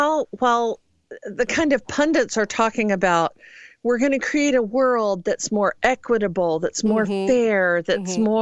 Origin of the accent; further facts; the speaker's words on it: Midwest, United States; And I look at that and I think, I'm truly from the Midwest.